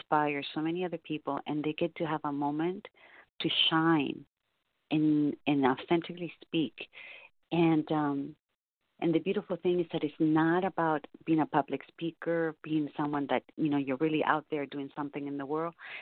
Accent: Chile; now in Canada; because I'm Canadian Chilean, I've been here for so many years.

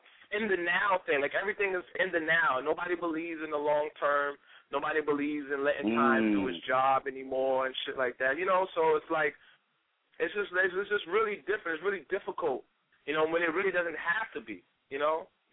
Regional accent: New York City, New York, United States; Born and raised in the Bronx.

